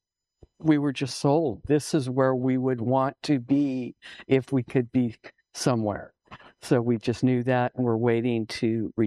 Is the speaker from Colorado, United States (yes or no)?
yes; Denver, Colorado, United States; also born or lived in Sacramento; We came from Sacramento. I'm originally, though, from Denver, Colorado, and that's where I grew up and went to school, but didn't know really that much about Oregon.